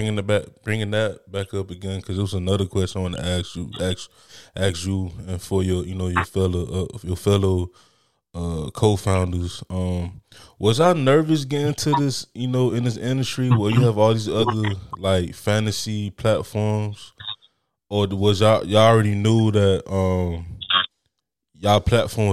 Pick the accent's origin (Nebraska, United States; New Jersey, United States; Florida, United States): Florida, United States; Miami; I'm from Miami, and we don't have we're a big city, but we're not like LA and New York.